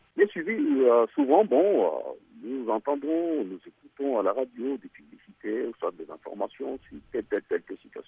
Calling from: Goma, North Kivu, DR Congo; votre radio est tellement suivie ici chez nous à Goma, en République démocratique du Congo.

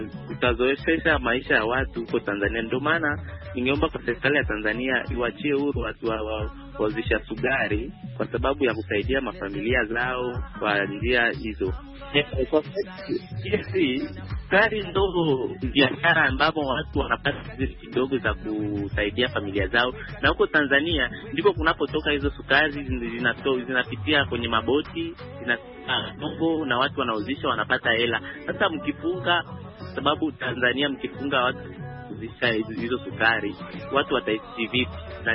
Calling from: Kalemie, Tanganyika, DR Congo; natokea Kalemi DRC.

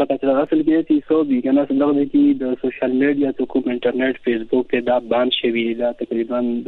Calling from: Kurram, Khyber Pakhtunkhwa, Pakistan; زه د ضلع کورم نه تاسو سره ملګری شوم. ضلع کورم.

